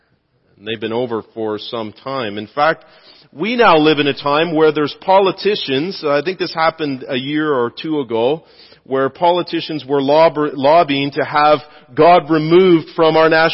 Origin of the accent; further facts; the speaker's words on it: Canada; I've been born and raised in Canada. I love the country.